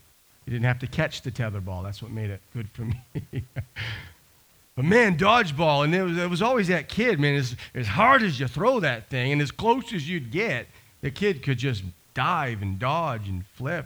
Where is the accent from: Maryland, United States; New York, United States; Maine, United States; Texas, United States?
Maine, United States; growing up in Maine around drunk, angry, belligerent men is a scary place to be.